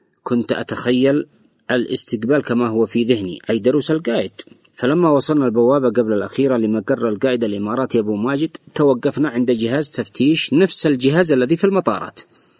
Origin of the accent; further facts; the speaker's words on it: South Yemen, Yemen; هو جنوبي وأنا جنوبي، هو حراكي وأنا حراكي